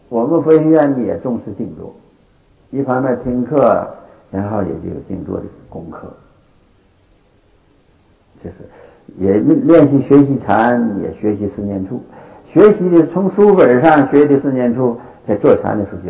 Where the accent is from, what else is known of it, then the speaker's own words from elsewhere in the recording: Northeast China, China; moved away; 我是东北人嘛，就从东北跑到青岛，从青岛跑到上海，从上海跑到广州，从广州跑到香港，